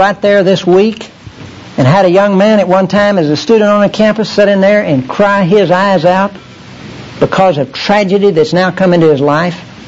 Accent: Littlefield, Texas, United States; About 3 weeks ago, I was visiting out my hometown, Littlefield, Texas. My parents are getting rather old.

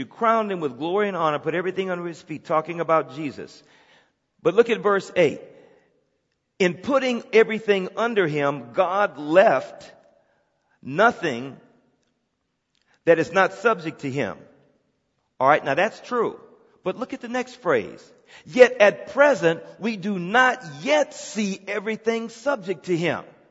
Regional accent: Texas, United States; I grew up down in Texas, right around the coast down there.

